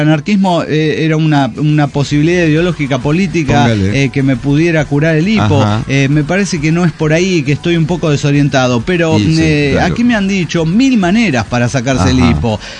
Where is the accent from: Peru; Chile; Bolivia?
Peru; la cuestión es que yo siendo peruana, no te puedo contar la cantidad de tíos que tengo.